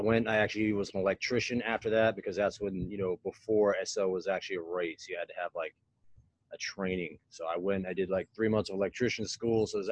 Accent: Maine, United States; And I grew up in a small town in Maine.

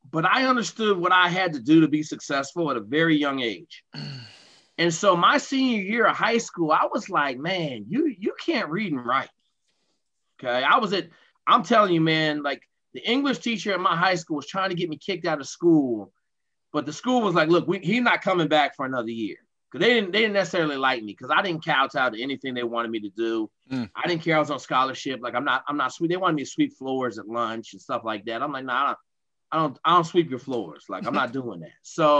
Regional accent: Fort Lewis, Washington, United States; I grew up on Fort Lewis, Army Ranger, Green Beret.

